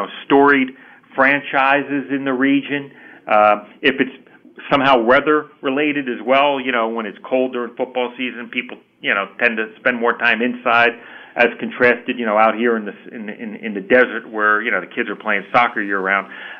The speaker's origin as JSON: {"language": "English", "region": "Delaware", "country": "United States", "tie": "born or raised there", "said": "you know, I grew up in Delaware, like I mentioned earlier, and grew up, you know, going to Atlantic City."}